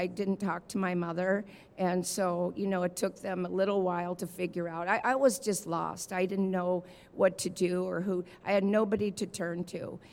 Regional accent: California, United States; I grew up in the San Fernando Valley.

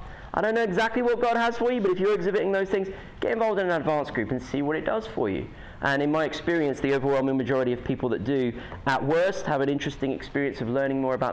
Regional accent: United Kingdom; accent: British; I've just spoken at you with my British accent for an hour.

